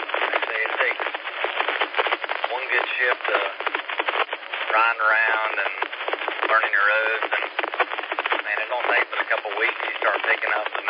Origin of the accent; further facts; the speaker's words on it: Anderson, South Carolina, United States; I grew up in Anderson, didn't have a clue.